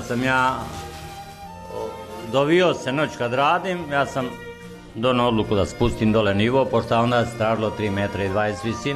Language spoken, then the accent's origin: Serbian; Bačka Palanka, Vojvodina, Serbia; Pokajao sam što sam došao iz Bačke Palanke.